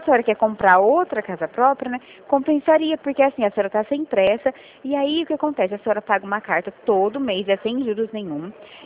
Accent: Rio Claro, São Paulo, Brazil; sou de Rio Claro, interior de São Paulo.

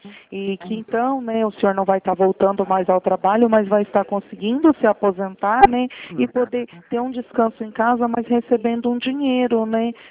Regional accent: Campinas, São Paulo, Brazil; Eu sou aqui de Campinas. O meu escritório é aqui em Campinas.

